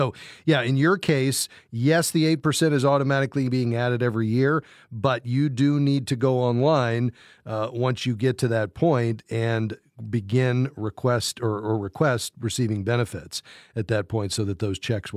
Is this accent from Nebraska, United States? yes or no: no; Fort Lauderdale, Florida, United States; Let's head to Fort Lauderdale, Florida, my hometown.